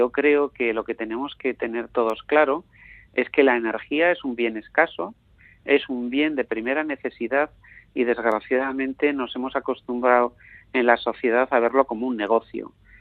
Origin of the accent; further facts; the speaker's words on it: Spain; a mí personalmente, como español